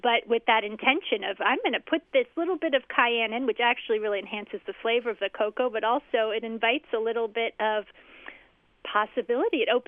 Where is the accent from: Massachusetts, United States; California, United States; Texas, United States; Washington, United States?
Washington, United States; Seattle; I grew up in Seattle, and I remember as a child the influx of Thai food